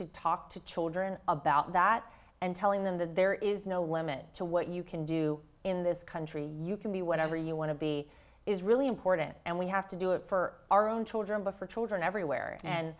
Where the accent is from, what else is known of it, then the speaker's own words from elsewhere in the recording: North Carolina, United States; He always likes to encourage me to get involved in things going on in North Carolina, my home state, for sure.